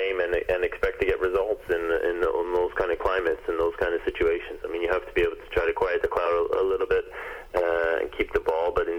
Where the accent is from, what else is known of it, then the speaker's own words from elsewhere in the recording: Canada; especially early on in your career when Canada, we weren't playing that many games a season.